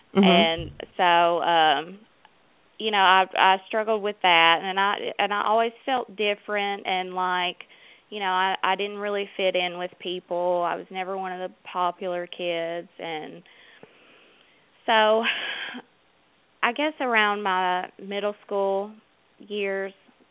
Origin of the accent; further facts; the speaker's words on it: Tennessee, United States; I'm a 28-year-old recovering addict, and I'm from Middle Tennessee.